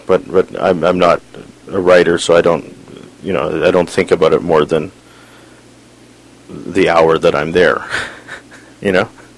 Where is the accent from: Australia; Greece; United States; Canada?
Canada; Vancouver, British Columbia; I live in Vancouver. I grew up in Vancouver, born here.